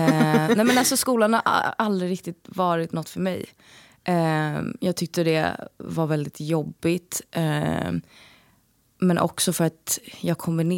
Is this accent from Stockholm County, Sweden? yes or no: yes; Stockholm, Stockholm County, Sweden; Nu när jag är hemma i Stockholm så är det alltid väldigt stressigt.